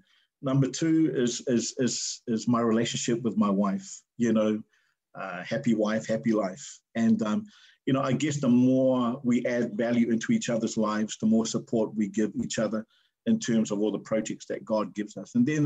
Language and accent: English; Wellington, New Zealand; know, I'm New Zealand born, so I was brought up in a different way. I had, you know, in Wellington, I grew up in Wellington